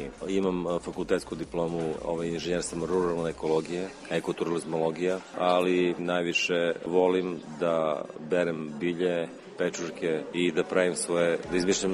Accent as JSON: {"language": "Serbian", "town": "Niš", "region": "Southern and Eastern Serbia", "country": "Serbia", "said": "Ja vučem poreklo sa Juga Srbije, iz Niša sam. Deda i baba od oca su iz Pirota. Dakle, imam tu semku u Pirotjansku."}